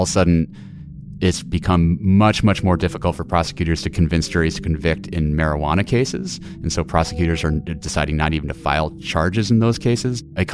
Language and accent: English; Montana, United States; Yes. Chuck, I am from Montana. I am allowed to say that.